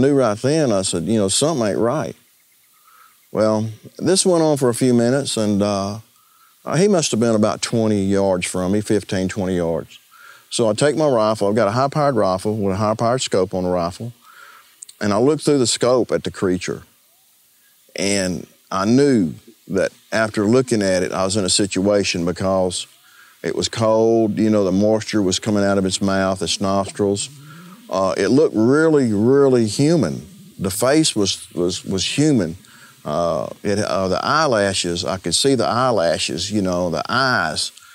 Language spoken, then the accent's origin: English; Kechaw, Louisiana, United States; I'm from Kechaw, Louisiana.